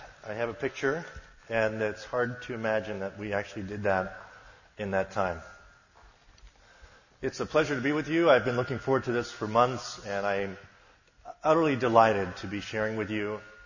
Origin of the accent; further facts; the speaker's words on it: New Hampshire, United States; I'm from New Hampshire. I think I'm about fifth generation New Hampshire. And I'm 53 years old.